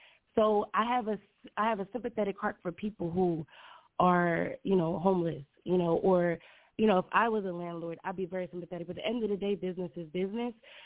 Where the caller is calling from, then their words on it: New Jersey, United States; I'm calling from Jersey.